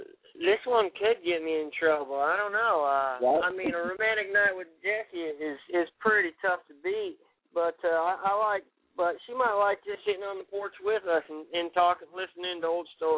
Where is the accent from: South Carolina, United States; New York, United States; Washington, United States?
Washington, United States; I've been a Washington State Cougars fan since I was little, just because I was right there from Washington.